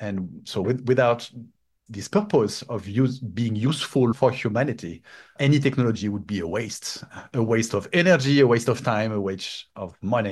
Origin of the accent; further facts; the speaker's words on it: France; accent: French; also born or lived in Shanghai, China / Singapore / San Francisco, United States; now in Miami, United States; I'm literally saying in the sense that I'm originally French. You might hear it by my accent. I moved from France for 5 years to China in Shanghai, China, and then moved to Singapore for 6 years, and then moved to San Francisco for 4 years